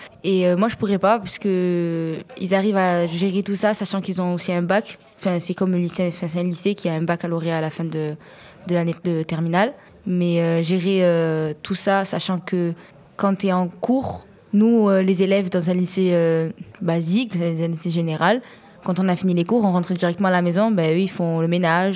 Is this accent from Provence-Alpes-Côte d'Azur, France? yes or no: yes; Marseille, Provence-Alpes-Côte d'Azur, France; je viens de Marseille et j'ai 16 ans.